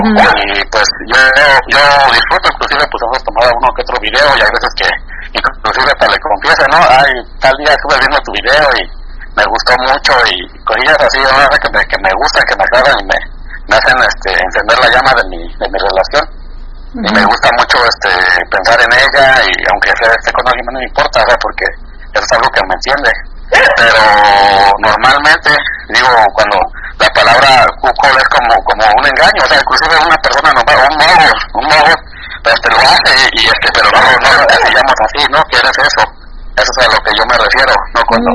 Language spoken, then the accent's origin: Spanish; Mexico City, Mexico; now in Kansas City, United States; Yo soy de en Kansas City, pero realmente yo soy de la Ciudad de México.